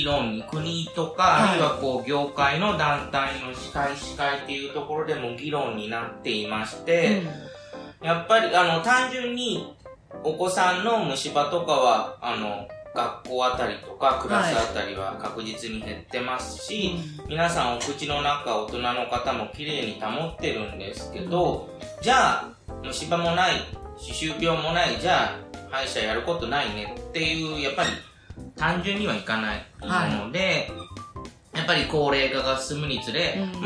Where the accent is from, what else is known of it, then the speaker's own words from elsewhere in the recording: Shikoku, Japan; 地元は四国なんですけど、まあ、四国からその兵庫県宝塚までよく見に行ってましたね。